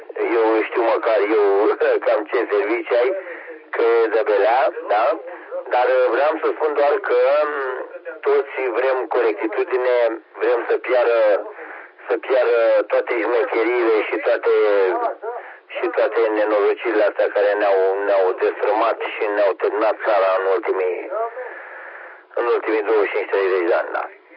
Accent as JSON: {"language": "Romanian", "country": "Romania", "said": "noi suntem români care cred în credința neamului strămoșesc"}